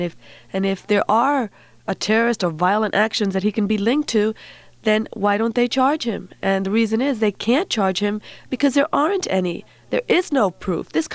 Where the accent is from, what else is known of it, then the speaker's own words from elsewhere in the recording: United States; I, as an American, would not fight for my country or would not try to free my country if it was taken by Russia